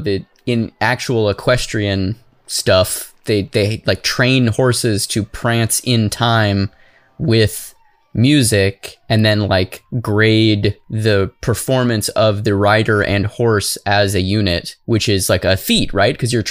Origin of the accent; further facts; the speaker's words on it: Arizona, United States; I'm an ignorant American. I'm from Arizona. We don't even have schools there.